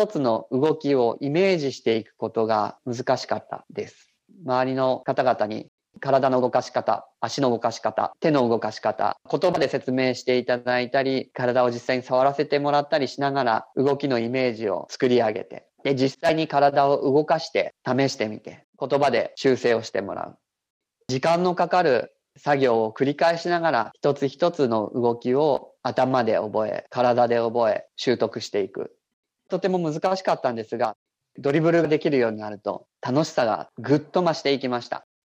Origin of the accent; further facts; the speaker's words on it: Kumamoto, Japan; born there; 私は熊本県で生まれました。